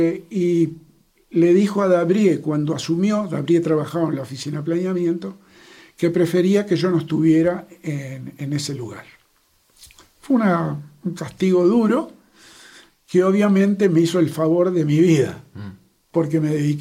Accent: Montevideo, Uruguay; yo soy de Malvin, yo soy del Rioja

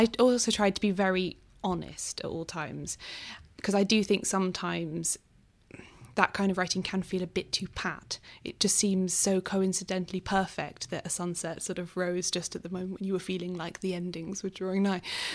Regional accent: South East England, United Kingdom; I grew up sailing on the Medway and I guess I just happened to never witness the ceremony

